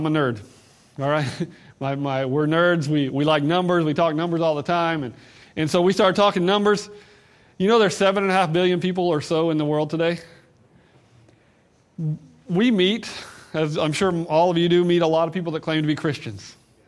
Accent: Georgia, United States; I know that sounds simple, but I'm from Georgia, so you'll have to excuse me.

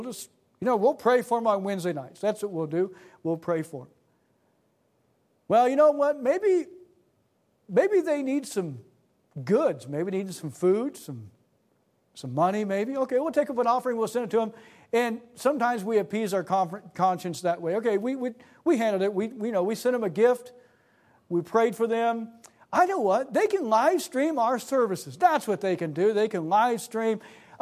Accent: Nashville, Tennessee, United States; I'm from Nashville, it's 660 miles or so.

